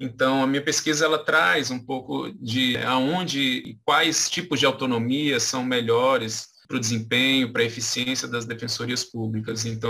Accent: Brasília, Federal District, Brazil; Eu sou de Brasília e fui para São Paulo, então conheci uma cidade diferente, vivi em uma cidade diferente.

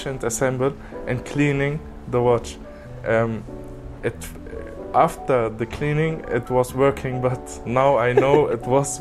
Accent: Berlin, Germany; English is a second language; I am from Berlin, so that was not so perfect for me. I went back to Berlin

